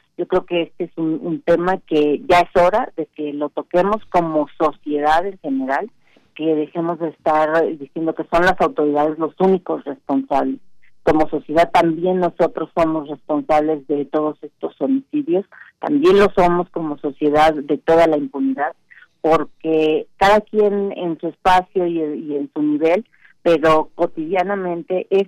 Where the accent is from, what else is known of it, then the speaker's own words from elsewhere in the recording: Mexico; yo creo que es importante que reflexionemos como sociedad y como mexicanos acerca del apoyo social que se le da a la delincuencia